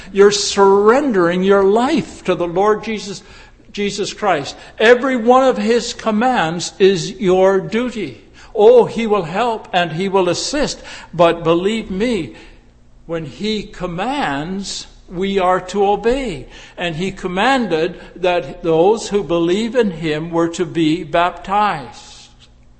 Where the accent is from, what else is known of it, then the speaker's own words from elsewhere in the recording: Dryden, Ontario, Canada; I come from Dryden, Ontario. I was born in Dryden, Ontario. I've come 77 years now in my life.